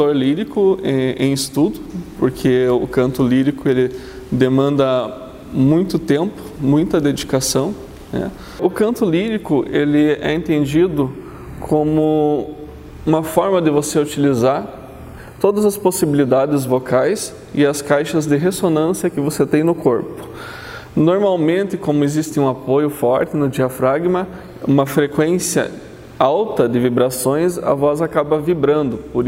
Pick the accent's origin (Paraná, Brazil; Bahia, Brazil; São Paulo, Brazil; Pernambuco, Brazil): Paraná, Brazil; União da Vitória; born there; eu nasci aqui mesmo, em União da Vitória, com muito orgulho. … Meu pai veio para a União da Vitória na década de 60